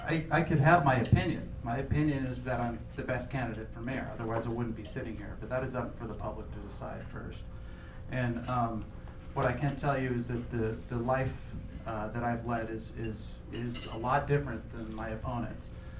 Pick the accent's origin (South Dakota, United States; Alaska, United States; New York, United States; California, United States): Alaska, United States; Sitka; I'm 39 years old. I was born and raised here in Sitka.